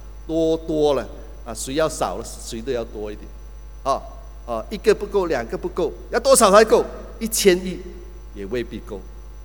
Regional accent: Malaysia; 一些弟兄姐妹知道我是从马来西亚来的哈，我们也是四维啊，我们四维的。

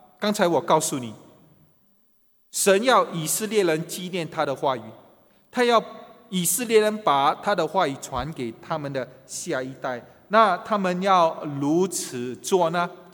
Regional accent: Singapore; 我是新加坡的公民，那么，所以我不是来自那一个国家，我不是来自那一个国家，我是新加坡的公民。

